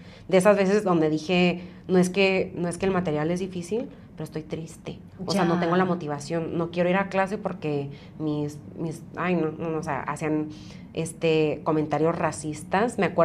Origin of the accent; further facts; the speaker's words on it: Brighton, Colorado, United States; born there; por eso les digo que nací en Brighton, Colorado, por si no me creen.